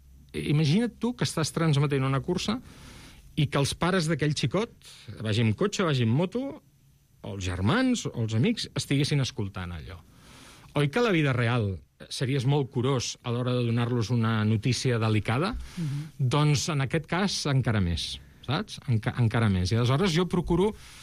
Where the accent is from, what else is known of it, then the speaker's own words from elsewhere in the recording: Barcelona, Catalonia, Spain; born there; jo que vaig néixer a Montjuïc